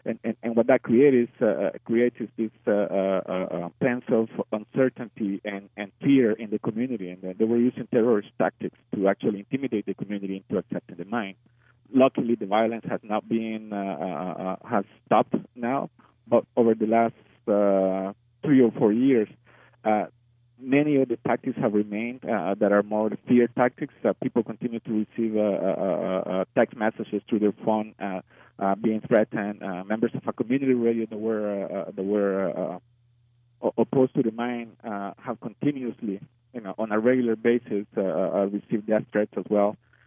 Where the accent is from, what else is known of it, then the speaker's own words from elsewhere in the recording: El Salvador; now in Canada; I'm Salvadoran and I'm Canadian, as I said before.